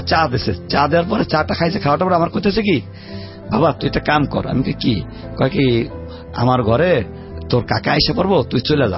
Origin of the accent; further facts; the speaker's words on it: Barisal, Barisal Division, Bangladesh; আমার বাড়ি বরিশাল